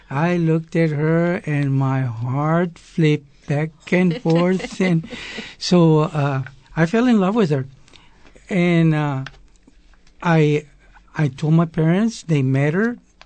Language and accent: English; Corpus Christi, Texas, United States; also born or lived in Brownsville; Well, I was born in Brownsville, Texas. And my parents moved to Corpus when I was about 5 years of age. And I went to Southgate, North Side, the old North Side, and Roy Miller.